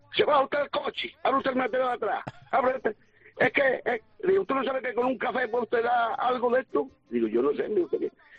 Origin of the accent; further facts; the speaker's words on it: Extremadura, Spain; Yo soy de Miada, un pueblo de aquí, de Cáceres, y yo tenía novia que es mi mujer, en Don Benito.